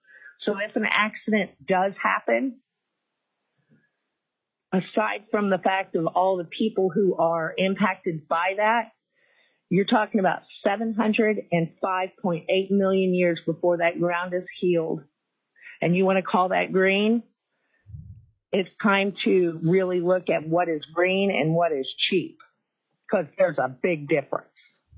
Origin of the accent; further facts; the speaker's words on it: Anchor Point, Alaska, United States; from Anchor Point.